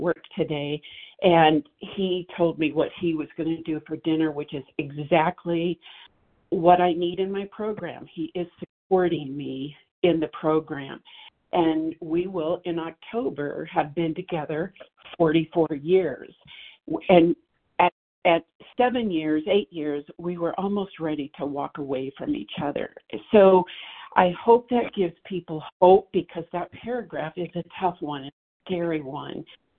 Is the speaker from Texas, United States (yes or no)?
no; Montana, United States; Okay, I am from Montana, and this is the only second time I've spoken, so a little nervous.